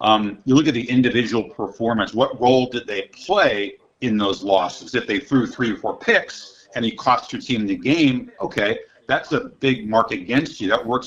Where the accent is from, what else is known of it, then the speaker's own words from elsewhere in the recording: Midwest, United States; I grew up in the Midwest.